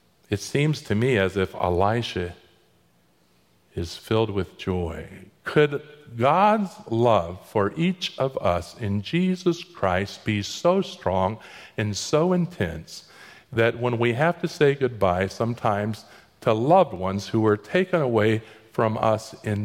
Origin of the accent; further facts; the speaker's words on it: Daytona Beach, Florida, United States; I grew up in Daytona Beach, 60 miles from Titusville.